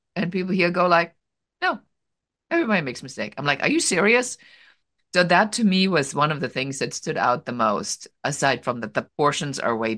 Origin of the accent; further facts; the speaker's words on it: Germany; moved away as an adult; Yeah, so my origin story begins in Germany. I'm a first generation immigrant, so I grew up and lived in Germany and started my career in Germany.